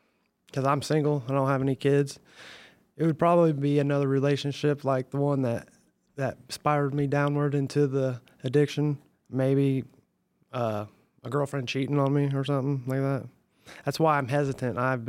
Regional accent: Liberty, Indiana, United States; Well, actually, in my hometown, Liberty, Indiana, I've attended some of those meetings there.

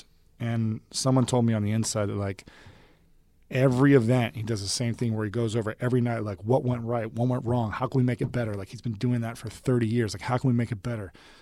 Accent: Columbus, Ohio, United States; I wanted to host it in Columbus, Ohio, my hometown, because Ohio's tagline is the heart of it all.

